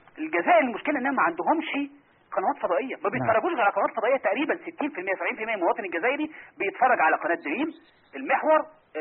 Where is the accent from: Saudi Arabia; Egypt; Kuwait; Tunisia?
Egypt; احنا مشكلتنا كمصريين بقالنا عشرات السنين واخدين على الراي الواحد